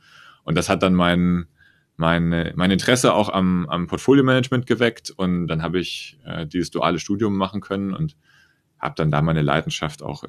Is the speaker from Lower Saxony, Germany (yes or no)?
no; Friedrichsdorf, Hesse, Germany; Ich komme aus der Region rund um Frankfurt. Ich bin in Friedrichsdorf groß geworden, so ungefähr so 30 Kilometer nördlich von Frankfurt. Bin dort zur Schule gegangen, in der Grundschule, dann in Bad Homburg auf die weiterführende Schule gegangen.